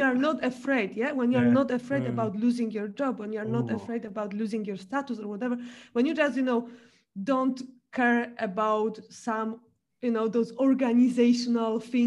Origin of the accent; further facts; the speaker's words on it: Poland; English is a second language; and I'm happy that I was born and raised in Poland.